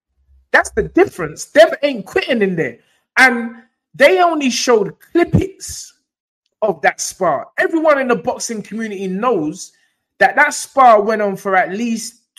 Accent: Nigeria; Bro, I'm Nigerian. Nigerians probably take long to get back your money, bro.

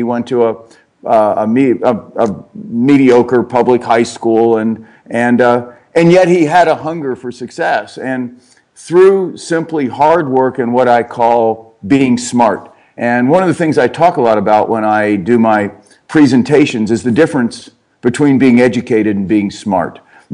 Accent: Cincinnati, Ohio, United States; Well, my backdrop quickly, I grew up in Cincinnati, Ohio.

